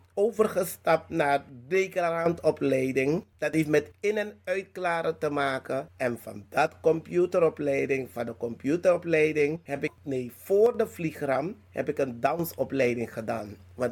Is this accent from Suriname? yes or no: yes; Paramaribo, Suriname; now in Netherlands; Ik ben geboren in Paramaribo, Suriname, aan de Toekomstweg. Het was een thuisbevalling in de middag.